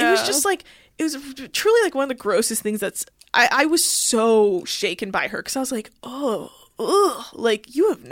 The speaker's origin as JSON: {"language": "English", "country": "United States", "said": "They're so protective of me because I'm the American cousin and they want me to be comfortable"}